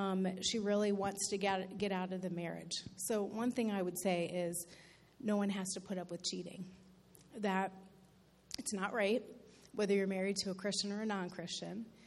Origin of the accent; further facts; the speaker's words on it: Columbus, Ohio, United States; now in Western New York, United States; I'm from Columbus, Ohio, and I've lived here in Western New York about 10 years.